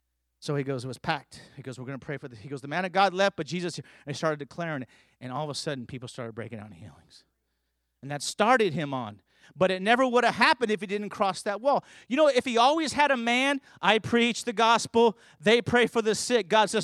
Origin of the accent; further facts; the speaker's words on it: California, United States; You know, I grew up in California, and I would walk by these huge houses and I could hear people swimming.